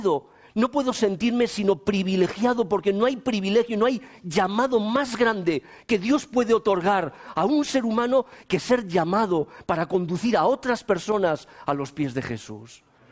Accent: Valladolid, Castile and León, Spain; tuve la oportunidad de volver a mi ciudad natal, Valladolid

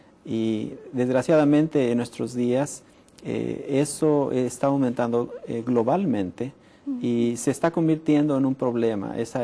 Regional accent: Durango, Mexico; born there; yo no soy de ciudad. Yo nací en una pequeña villa allá en México, en el estado de Durango.

